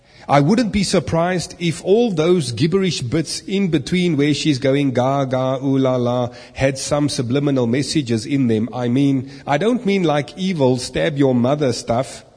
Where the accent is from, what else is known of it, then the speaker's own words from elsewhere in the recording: New Zealand; She's in my home country of New Zealand at the moment doing a couple of concerts. Honestly, I would enjoy going to it, but it would be too embarrassing. I'm a 19-year-old guy